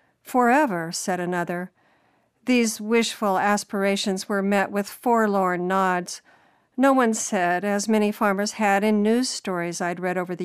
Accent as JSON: {"language": "English", "town": "Goodland", "region": "Kansas", "country": "United States", "tie": "born or raised there", "said": "A few years ago, I attended a meeting in my hometown, Goodland, Kansas."}